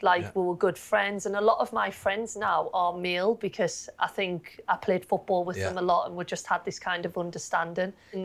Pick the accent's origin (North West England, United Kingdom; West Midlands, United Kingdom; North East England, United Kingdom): North East England, United Kingdom; Sunderland; I think Sunderland, from a young age, I think you have to like football.